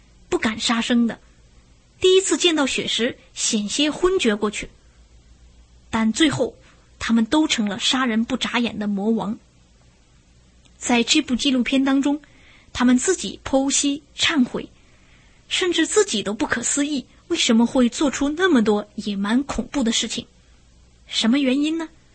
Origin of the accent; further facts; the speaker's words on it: China; 我们中国人对于半个世纪前日本人侵略中国屠杀千万的中国同胞